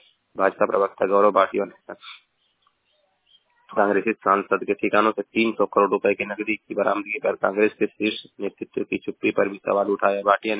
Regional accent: Maharajganj, Uttar Pradesh, India; मैं जिला महाराजगंज का निवासी हूँ।

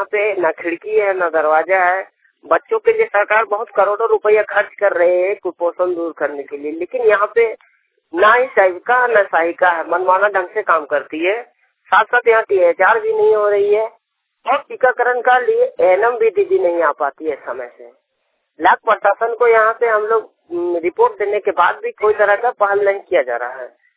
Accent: Jaynagar, India; जयनगर प्रखंड के रहने वाला हूँ।

